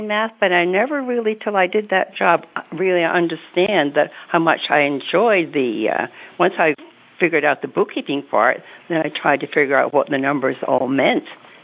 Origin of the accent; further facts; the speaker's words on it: Scotland, United Kingdom; moved away; I grew up in Scotland. I was an only child, very modest circumstances.